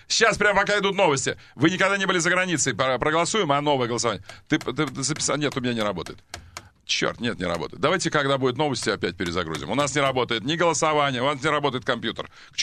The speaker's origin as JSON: {"language": "Russian", "town": "Taitorka", "region": "Irkutsk Oblast", "country": "Russia", "tie": "born or raised there", "said": "Я там жил просто. Да, Тайторка. Тайторка, моя родная деревня."}